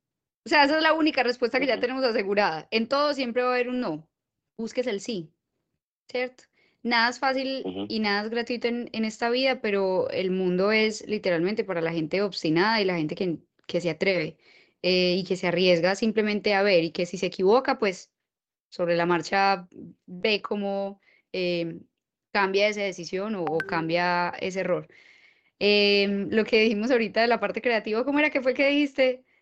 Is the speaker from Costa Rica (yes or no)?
no; Medellín, Antioquia, Colombia; now in Miami, United States; estamos tan lejos de casa con un artista de mi tierra, de Medellín